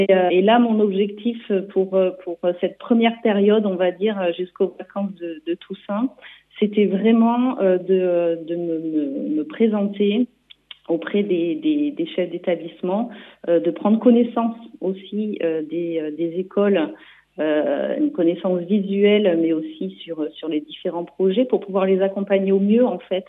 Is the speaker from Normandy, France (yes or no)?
no; Nouvelle-Aquitaine, France; je suis originaire quand même du Pays Basque, hein, je dois vous le dire. J'ai toute ma famille qui est tout près de Biarritz.